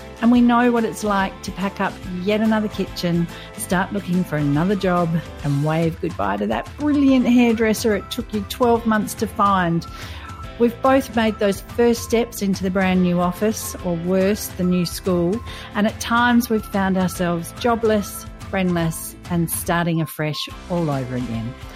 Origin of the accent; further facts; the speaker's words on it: Australia; now in Doha, Qatar; I'm an Aussie expat who's based in Doha, Qatar.